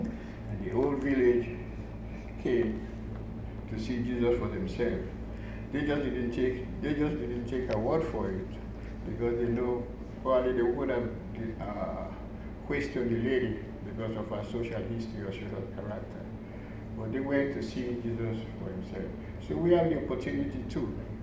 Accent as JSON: {"language": "English", "country": "Sierra Leone", "said": "I'm from a different country. I'm from Sierra Leone, by the way."}